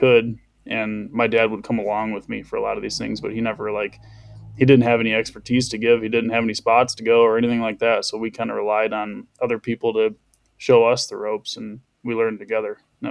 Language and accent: English; Michigan, United States; I'm 30. I'm from West Michigan.